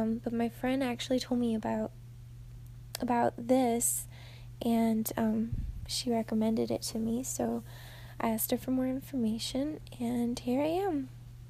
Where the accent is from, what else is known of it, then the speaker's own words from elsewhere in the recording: United States; I'm 22 years old. I'm American.